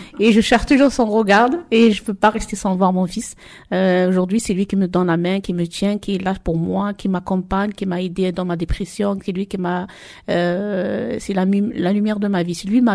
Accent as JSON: {"language": "French", "town": "Marseille", "region": "Provence-Alpes-Côte d'Azur", "country": "France", "said": "j'ai 47 ans. Je viens de la Castellane, 16e arrondissement."}